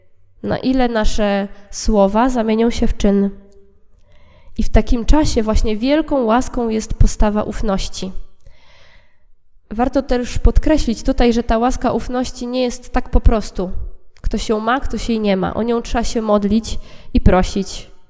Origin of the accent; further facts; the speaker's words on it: Kołobrzeg, West Pomeranian Voivodeship, Poland; now in Gdańsk, Poland; Pochodzę z Kołobrzegu, więc nie wiedziałam, czy wrócić do rodzinnego miasta, zostać w Gdańsku.